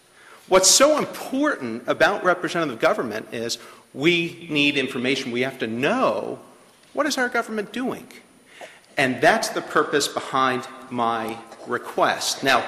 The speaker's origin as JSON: {"language": "English", "town": "Milwaukee", "region": "Wisconsin", "country": "United States", "said": "from Milwaukee"}